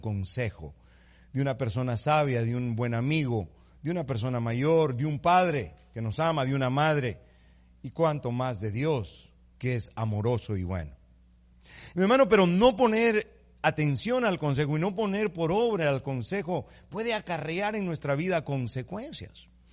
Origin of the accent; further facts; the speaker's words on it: Ecuador; En abril del año 2016, en Ecuador, de donde vengo